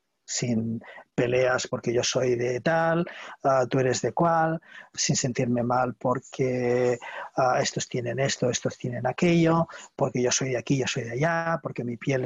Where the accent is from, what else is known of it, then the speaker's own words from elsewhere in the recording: Barcelona, Catalonia, Spain; está en catalán, soy de Barcelona, de Cataluña